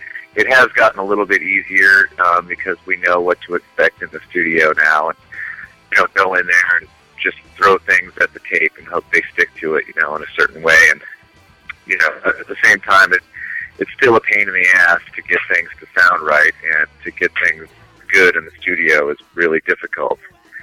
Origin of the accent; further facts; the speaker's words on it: Tucson, Arizona, United States; We've always kind of felt like outsiders looking in from in here in the Seattle scene because we're from Tucson